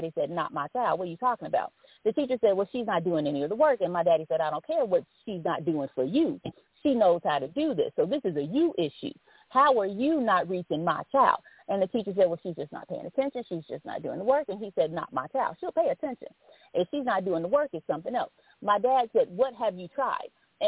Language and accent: English; Alabama, United States; because my mom and my dad, we were raised or reared in Alabama.